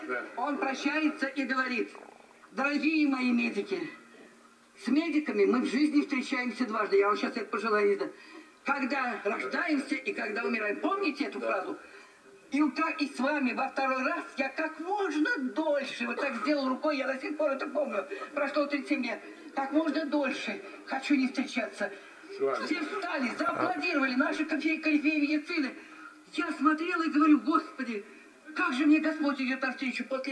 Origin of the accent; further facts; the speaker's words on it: Tula, Tula Oblast, Russia; Я бабушка. Я бабушка, мне 74 года. Я тулячка. … молодая женщина, в те годы мне было 37 лет.